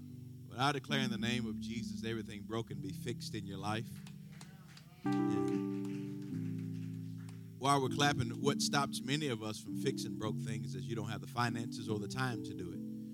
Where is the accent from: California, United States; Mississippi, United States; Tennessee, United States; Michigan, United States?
Tennessee, United States; Shelbyville; also born or lived in Chattanooga / Philadelphia / Nashville; now in Murfreesboro, United States; But I grew up in Shelbyville, went to school in Chattanooga, lived in Philadelphia for a while, lived in Nashville, now live back here in Murfreesboro.